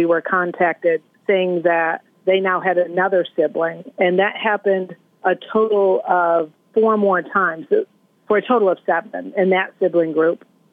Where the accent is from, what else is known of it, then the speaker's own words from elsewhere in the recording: Phoenix, New York, United States; So when I was a little girl growing up in Phoenix, New York